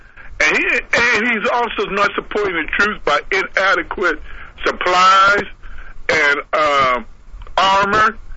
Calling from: Uniontown, Pennsylvania, United States; I'm from Uniontown, Pennsylvania.

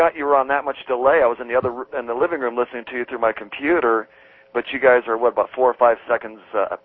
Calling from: Altadena, California, United States; California, Altadena.

